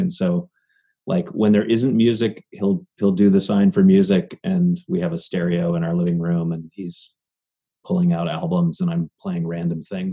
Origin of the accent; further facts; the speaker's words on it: Iowa, United States; But I'm originally from Iowa.